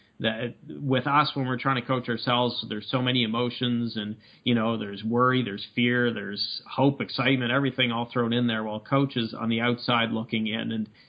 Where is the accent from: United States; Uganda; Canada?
Canada; I'm Canadian